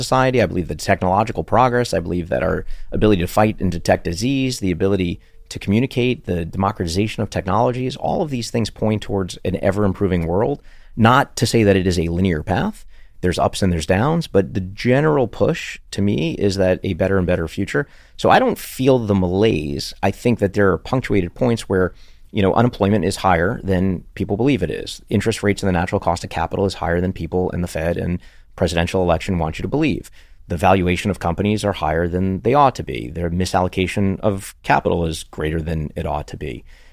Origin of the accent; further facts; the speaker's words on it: Brooklyn, New York, United States; And I grew up in Coney Island, Brooklyn, single mom, four of us living in a two bedroom, one bath apartment.